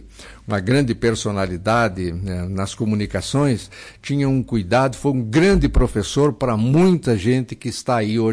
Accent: Lagoa Vermelha, Rio Grande do Sul, Brazil; da minha terra, da nossa Lagoa Vermelha

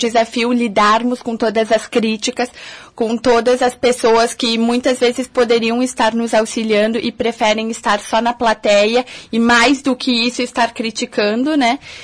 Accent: Caxias do Sul, Rio Grande do Sul, Brazil; also born or lived in Canoas; quando eu saí de Caxias para estudar e fui residir em Canoas, foi quando realmente eu entendi o que é a cidade grande

